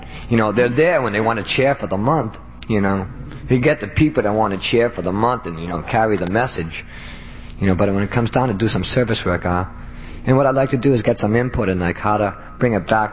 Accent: Boston, Massachusetts, United States; I'm an addict from Boston.

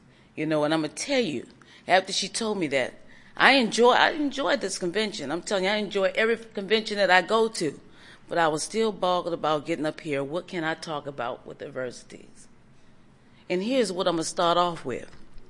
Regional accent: Washington, District of Columbia, United States; I'm from Washington, D.C., and I am an addict.

